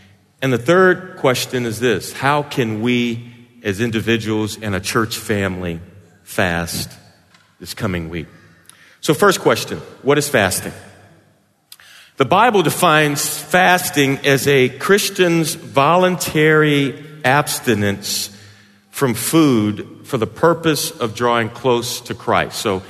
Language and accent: English; St. Louis, Missouri, United States; Dick Gregory grew up in the same neighborhood I grew up in St. Louis.